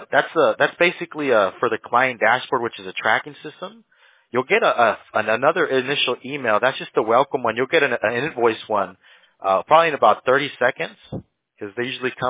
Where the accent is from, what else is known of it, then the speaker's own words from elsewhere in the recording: United States; born there; So I was born here in the States, but you know, that's where yeah, that's where I get the Spanish from.